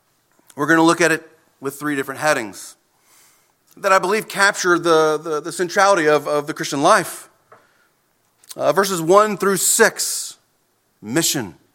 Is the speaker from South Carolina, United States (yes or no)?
yes; South Carolina, United States; I was raised in South Carolina, and at that time, in South Carolina, you could get behind the wheel of a car by yourself at the age of 15, and so I did.